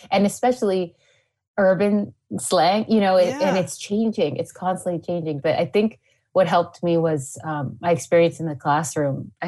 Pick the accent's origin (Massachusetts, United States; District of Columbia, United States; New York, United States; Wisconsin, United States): Massachusetts, United States; So yeah, I was born in Boston and grew up in a suburb outside of the city.